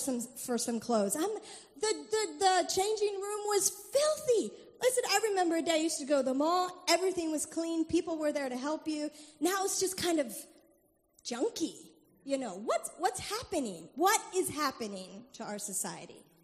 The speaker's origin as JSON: {"language": "English", "country": "Haiti", "tie": "born or raised there", "said": "Growing up in Haiti, the society is terrible."}